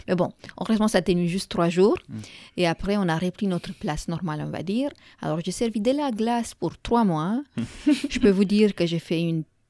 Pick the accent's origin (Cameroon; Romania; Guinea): Romania; French is a second language; moi je suis roumaine d'origine, non, je suis roumaine, c'est pas d'origine, je suis roumaine